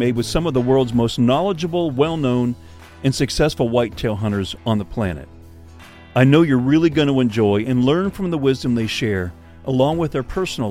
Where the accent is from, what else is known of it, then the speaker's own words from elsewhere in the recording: Pennsylvania, United States; I grew up in Pennsylvania